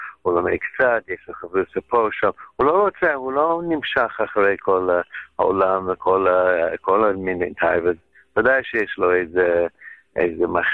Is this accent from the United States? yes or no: yes; United States; now in Israel; אנחנו בארץ, אני באתי מארצות הברית ב-79 למניינם